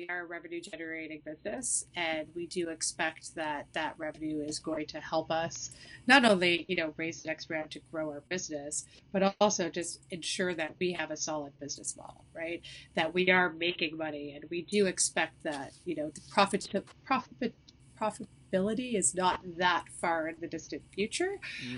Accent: Toronto, Ontario, Canada; I'm from Toronto.

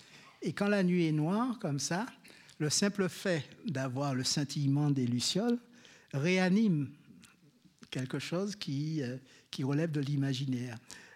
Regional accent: Martinique; en tant que martiniquais, antillais, créole américain

